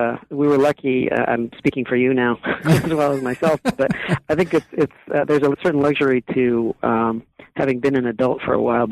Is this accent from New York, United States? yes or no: no; California, United States; also born or lived in Mexico; growing up in California and in northern Mexico with a particularly pious mother, Mexican Catholic